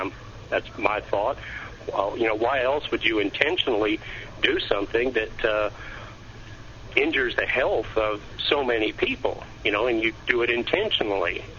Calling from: Georgia, United States; I'm calling from Georgia.

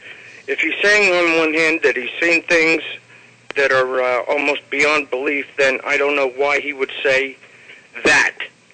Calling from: Norman, Oklahoma, United States; Yes, this is … from Norman, Oklahoma.

